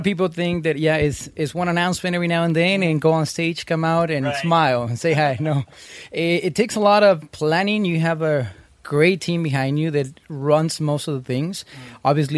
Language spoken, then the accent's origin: English; Mexico; now in United States; I was born in the States, raised in Mexico.